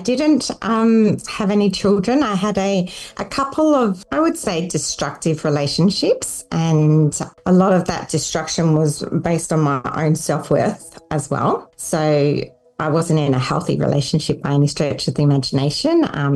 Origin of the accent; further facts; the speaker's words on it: South Australia, Australia; Yeah, so look, I grew up in a little country town in South Australia.